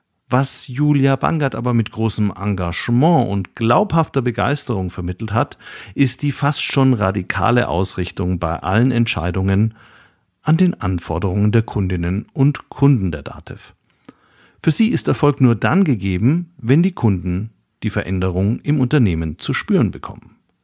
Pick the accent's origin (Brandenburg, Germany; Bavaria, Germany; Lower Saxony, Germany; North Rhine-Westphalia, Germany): Bavaria, Germany; Nuremberg; born there; Ich bin in Nürnberg geboren